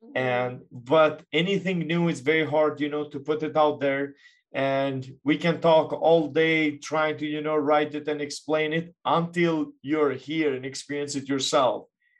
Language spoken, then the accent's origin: English; Kosovo; I'm actually from Kosovo originally.